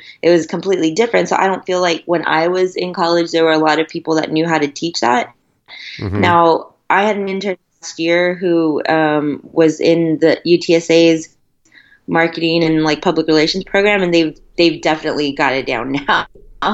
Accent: San Antonio, Texas, United States; And I really wanted to help showcase all that was good here in my hometown of San Antonio.

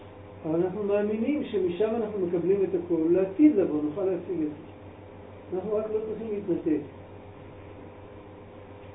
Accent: Palestine; Hebrew is a second language; כתר מלשון, אני חושב כתר, אני פלסטיני.

